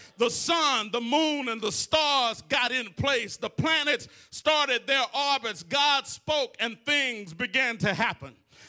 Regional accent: Leesville, Louisiana, United States; I tell people wherever I go that I'm from Leesville.

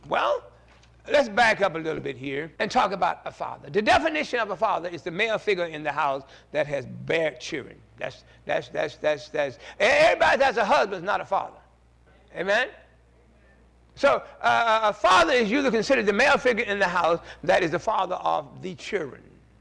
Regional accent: Pike Road, Alabama, United States; born there; I was born in Pike Road, Alabama. Pike Road is behind the country. You know what I mean? Yeah. Way behind the country.

